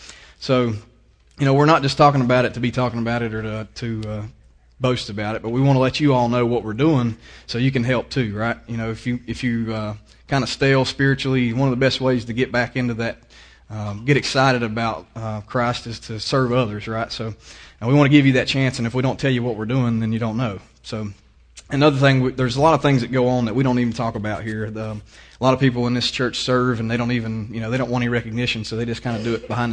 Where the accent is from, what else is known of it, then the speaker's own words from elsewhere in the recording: Virginia, United States; accent: country; I'm from Freeze, so I got a little bit of a country accent going on. So I'm trying to slow down and remember that not everybody here is from Southwest Virginia